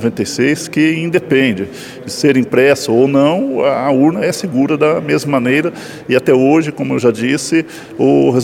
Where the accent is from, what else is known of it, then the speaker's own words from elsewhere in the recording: Ribeirão do Pinhal, Paraná, Brazil; qual foi o resultado da eleição lá da minha terra natal, uma pequena cidade, Ribeirão do Pinhal.